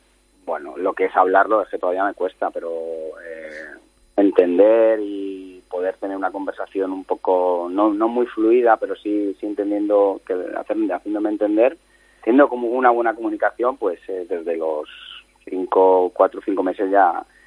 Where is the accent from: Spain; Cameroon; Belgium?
Spain; Madrid, Community of Madrid; me siento vallecano, madrileño, español